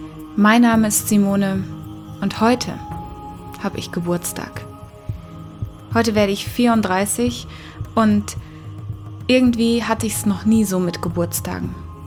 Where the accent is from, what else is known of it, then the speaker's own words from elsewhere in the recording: Kenya; moved away; Ich bin in Afrika geboren und aufgewachsen. Und nicht in Südafrika, wie so viele denken, sondern in Kenia, in Ostafrika, in den 80ern, weit weg von jedem.